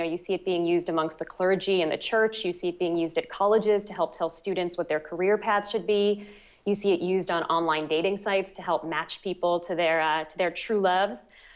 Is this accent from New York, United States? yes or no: yes; New York, United States; now in Canada; Yeah, no, and actually, I'm a New Yorker. I'm not a Canadian. I just moved here at the right time.